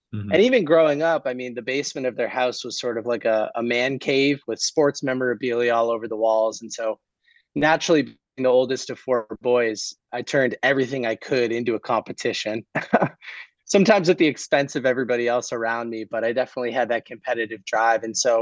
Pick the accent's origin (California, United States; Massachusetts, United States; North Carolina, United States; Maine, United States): Massachusetts, United States; Boston; I grew up in the Boston, Massachusetts area.